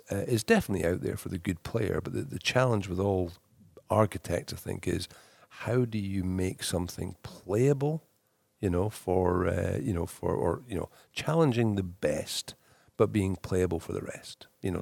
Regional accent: Edinburgh, Scotland, United Kingdom; And so I was born in Edinburgh, I grew up in Edinburgh, and I played on all the public courses in Edinburgh.

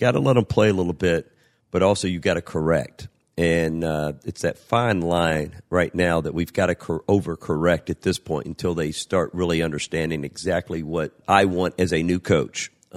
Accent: Madisonville, United States; I invited my best friend in life, Skip McGall. We grew up together in Madisonville, still best friends to today.

